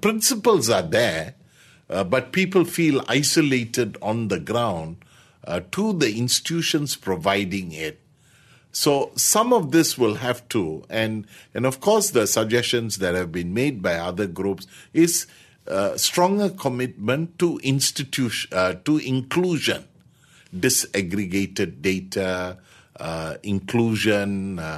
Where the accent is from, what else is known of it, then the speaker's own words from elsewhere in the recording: Malaysia; we are enjoying a fairly peaceful coexistence as a nation. But capturing the sense of being a Malaysian first, without losing your own ethnic, religious, linguistic identities, but being Malaysian